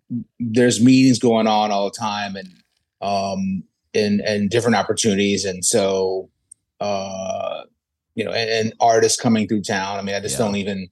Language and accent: English; New Orleans, Louisiana, United States; moved away; My biggest regret was that I was raised in New Orleans and I never thought I would leave there. And every time I go back there, I'm just like, still enamored with the city.